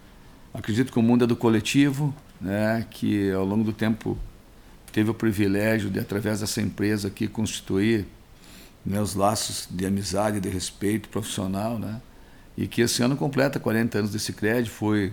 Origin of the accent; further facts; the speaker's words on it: Soledade, Rio Grande do Sul, Brazil; also born or lived in Ibirapuitã; é o filho da dona Carme … nascido lá no Quebradente, naquela minha terra maravilhosa, Ibirapuitã, que com 11 anos veio morar em Soledade